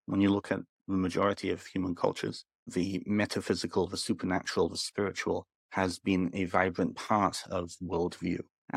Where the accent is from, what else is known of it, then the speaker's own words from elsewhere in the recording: United Kingdom; now in Canada; You can tell I'm not from Canada originally. I'm from the United Kingdom